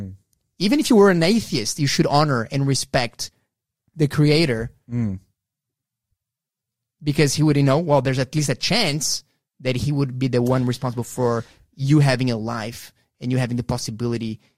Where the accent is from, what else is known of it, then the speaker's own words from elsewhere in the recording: Brazil; I'm from Brazil.